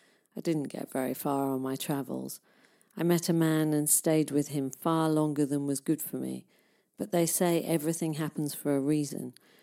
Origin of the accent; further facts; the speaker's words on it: England, United Kingdom; accent: pommy twang; moved away as an adult; now in Australia; You may have noticed a pommy twang in my voice. That's because I am British by birth, Australian by choice. I left England aged 21 in Maggie Thatcher's austerity era and lived and worked in Hong Kong for a year before embarking on the ubiquitous backpacking trip to Australia.